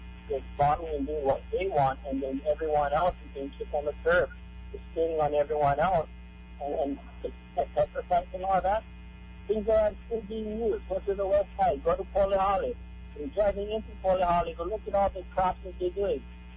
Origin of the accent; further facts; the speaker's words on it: Kauai, Hawaii, United States; I come from Kauai. I'm born and raised here, and I'm born of noble blood.